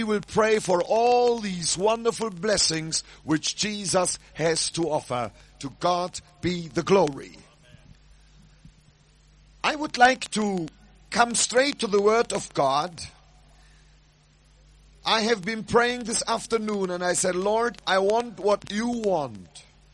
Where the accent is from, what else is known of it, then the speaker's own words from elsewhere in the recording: Germany; You know, I come from Germany. I was born during World War II.